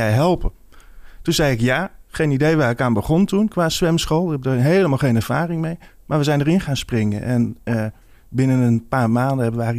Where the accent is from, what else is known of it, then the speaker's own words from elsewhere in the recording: Amsterdam, North Holland, Netherlands; ik ben 34 jaar. Ik ben inderdaad geboren en getogen in Amsterdam en daarna naar Amstelveen verhuisd. Ik heb daar eigenlijk afgelopen jaren gewoond en gewerkt in Amsterdam.